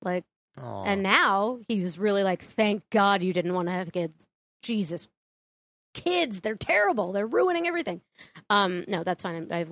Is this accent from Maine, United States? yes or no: yes; Wells, Maine, United States; Wells, Maine.